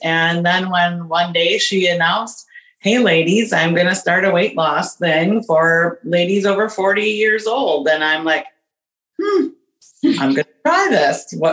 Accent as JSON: {"language": "English", "region": "Wisconsin", "country": "United States", "said": "I am 55 years old. I'm from Wisconsin."}